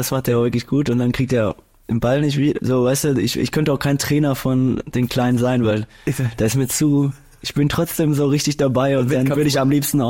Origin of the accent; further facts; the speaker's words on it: Dortmund, North Rhine-Westphalia, Germany; Ich komme aus Dortmund